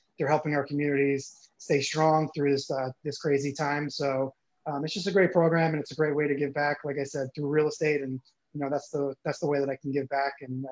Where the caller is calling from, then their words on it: Phoenix, Arizona, United States; I'm located in Phoenix, Arizona.